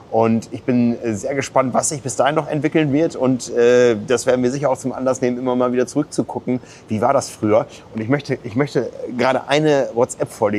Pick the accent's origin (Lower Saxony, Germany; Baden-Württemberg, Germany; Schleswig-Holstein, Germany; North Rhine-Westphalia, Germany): Lower Saxony, Germany; Wissingen; Das ist der Mann, der Triathlon im Landkreis Osnabrück groß gemacht hat damals, wo ich groß geworden bin.